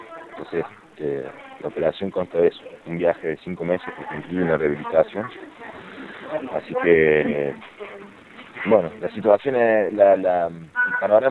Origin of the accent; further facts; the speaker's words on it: Córdoba, Argentina; nos conocimos en Córdoba, yo soy de Córdoba